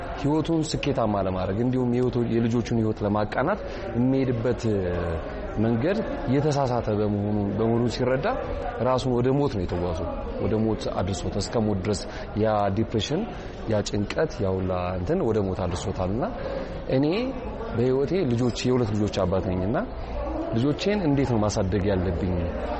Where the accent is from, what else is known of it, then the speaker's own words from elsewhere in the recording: Addis Ababa, Ethiopia; እኔ ከተማ ነው ያደኩት 4 ኪሎ አካባቢ ነው ያደኩት፣ ግን አሁን ወጥቼ አያት አካባቢ ባል ሰፈር ነው መኖረውና